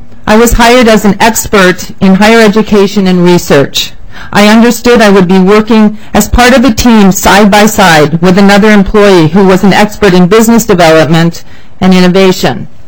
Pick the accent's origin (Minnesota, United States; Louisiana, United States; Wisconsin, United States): Minnesota, United States; Minnetonka; now in Norway; I grew up in Hopkins, Minnetonka, Minnesota, and went to Hopkins Lindbergh High School.